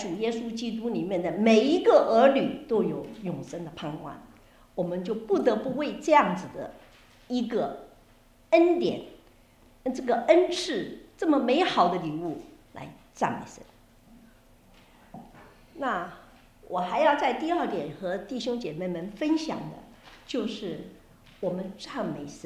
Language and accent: Chinese; Taiwan; 这个景象是我从小长在台湾长大，坐公共汽车